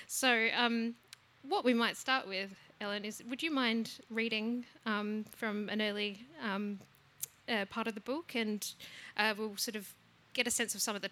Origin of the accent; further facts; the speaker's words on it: Adelaide, South Australia, Australia; I'm from Adelaide.